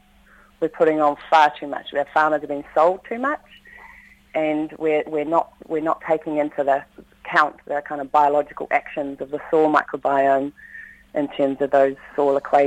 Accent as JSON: {"language": "English", "country": "New Zealand", "said": "So, yeah, from a personal level, as a New Zealander, I would want nothing to do with supporting that trade."}